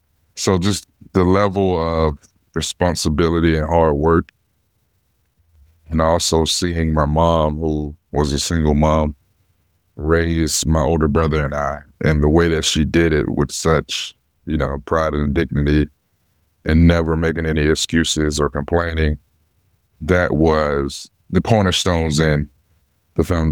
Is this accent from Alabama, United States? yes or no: yes; Opelika, Alabama, United States; I grew up in Opelika, Alabama, and also spent a lot of time with my grandmother and my great-grandmother on their farm in Salem, Alabama